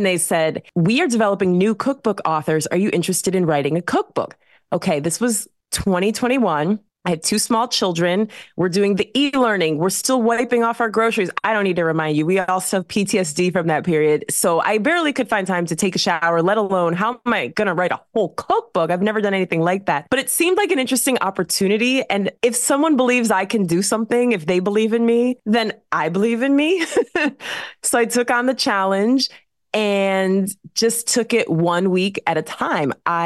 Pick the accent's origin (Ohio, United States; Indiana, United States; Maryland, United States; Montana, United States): Ohio, United States; as someone who was born and raised in Ohio, I can tell you not everyone has that.